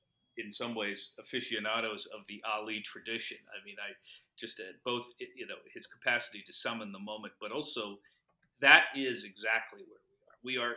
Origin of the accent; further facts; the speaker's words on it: Greenwich, Connecticut, United States; And part of growing up in Greenwich was this awareness of a certain, obviously, a sense of abundance.